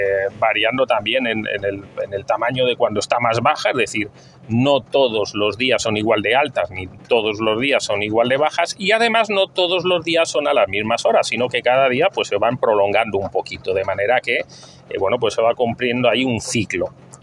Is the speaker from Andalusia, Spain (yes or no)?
no; Madrid, Community of Madrid, Spain; born there; yo soy nacido en Madrid, en España, y la verdad es que mi contacto con el mar pues era en mis primeros años pues mínimo